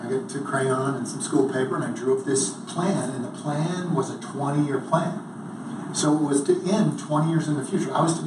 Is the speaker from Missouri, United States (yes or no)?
no; California, United States; So I just invited myself to a small school near my hometown, UC Davis, which played Division II football